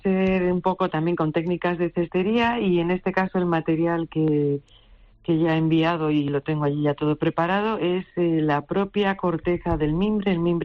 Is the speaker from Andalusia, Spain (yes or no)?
no; Basque Country, Spain; now in Galicia, Spain; nací en el País Vasco, o sea, soy vasca, pero...